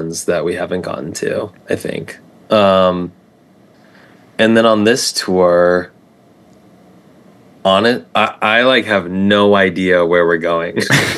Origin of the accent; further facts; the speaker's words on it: California, United States; Ryan and I grew up in Orange County